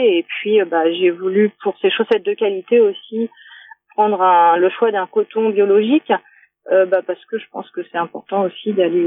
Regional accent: Saint-Juvat, Brittany, France; moi je suis de Dinan, enfin de Saint-Juvas à côté de Dinan

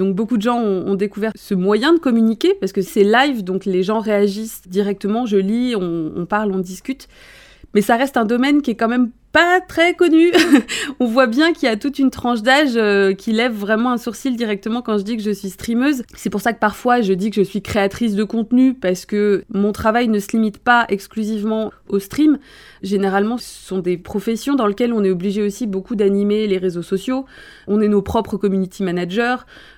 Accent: Brest, Brittany, France; now in Rennes, France; j'ai 38 ans, je vis à Rennes depuis plus de 10 ans maintenant, et je suis originaire de Brest, donc bretonne pur beurre

